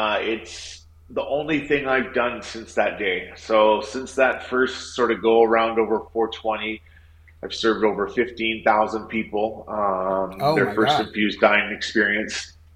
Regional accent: Canada; now in United States; I'm from Canada. I moved down to the U.S. in 2021

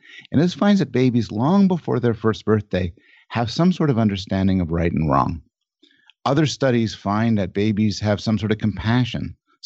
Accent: Montreal, Quebec, Canada; born there; I'm Canadian, born in Montreal.

